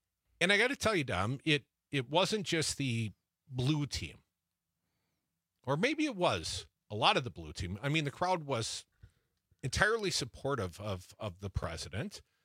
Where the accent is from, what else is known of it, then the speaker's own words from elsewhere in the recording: Madison, Wisconsin, United States; In Madison, my hometown.